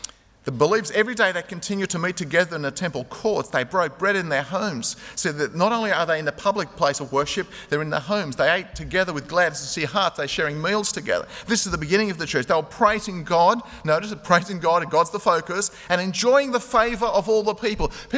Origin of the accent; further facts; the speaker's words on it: Sydney, New South Wales, Australia; I'm just visiting from Sydney and just down on holidays.